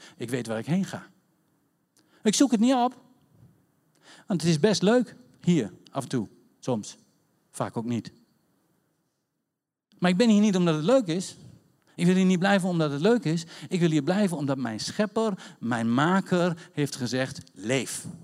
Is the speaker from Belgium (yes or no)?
no; Netherlands; Jo, ik schaam me rot voor mij als Nederlander over wat wij op het web uitkramen over onze leiders.